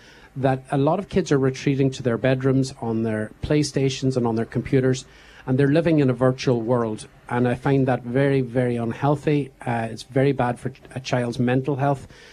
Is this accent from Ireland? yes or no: yes; Buncrana, County Donegal, Ireland; I grew up in Buncrana. I'm nearly 50 years of age